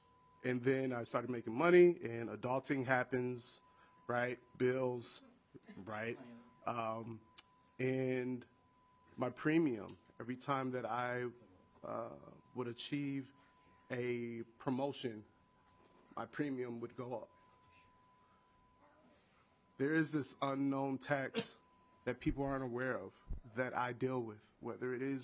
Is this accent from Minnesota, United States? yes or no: yes; Minneapolis, Minnesota, United States; I am born and raised in Minneapolis.